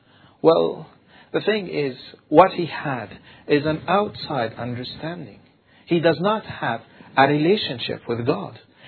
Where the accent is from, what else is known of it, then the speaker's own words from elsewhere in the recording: Egypt; We are both Middle Eastern, and he knew that I'm from Egypt.